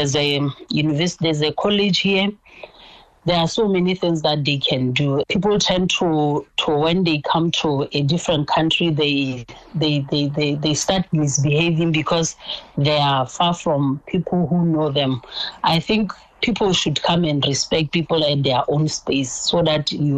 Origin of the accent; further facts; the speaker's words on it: Lesotho; now in Kerry, Ireland; I'm from Lesotho. I moved to Kerry last year, December.